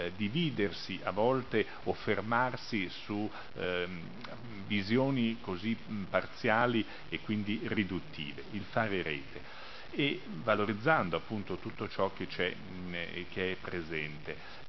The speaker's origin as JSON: {"language": "Italian", "town": "Milan", "region": "Lombardy", "country": "Italy", "tie": "born or raised there", "said": "pur essendo milanese da sempre"}